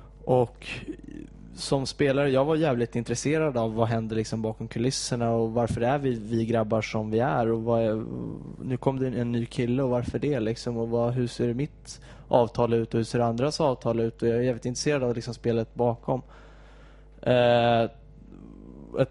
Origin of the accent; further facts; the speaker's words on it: Täby, Stockholm County, Sweden; Jag är från Täby, så det var inte så många Bajs.